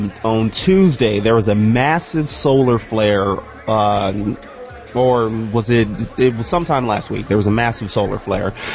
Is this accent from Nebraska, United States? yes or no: no; Phoenix, Arizona, United States; I grew up in South Phoenix, and one time a drug deal went bad, and some gunshots went through our living room back in, you know, on the south side